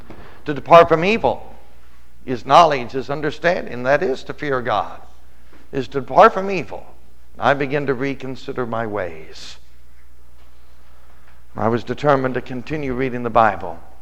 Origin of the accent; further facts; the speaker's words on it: Terre Haute, Indiana, United States; Well, in my hometown, Terre Haute, Indiana, it was right at 6th and Chestnut.